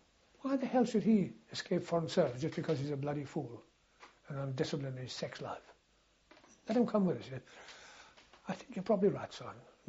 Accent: Southampton, South East England, United Kingdom; Because we came from Southampton.

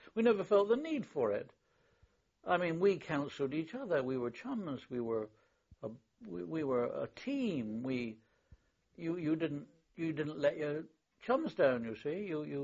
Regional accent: Bristol, South West England, United Kingdom; I'm from Bristol

